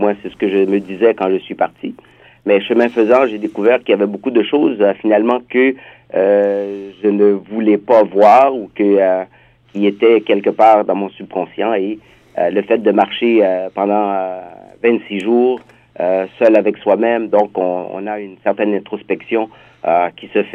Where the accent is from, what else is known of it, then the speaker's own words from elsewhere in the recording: Ontario, Canada; Je réside dans la région de Toronto depuis 86, donc je suis franco-ontarien enraciné, devrais-je dire, et donc assez impliqué dans la communauté francophone.